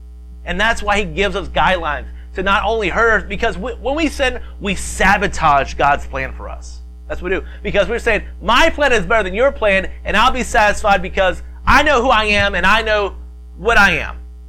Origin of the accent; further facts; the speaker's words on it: the South, United States; I'm from the South. We love to shout.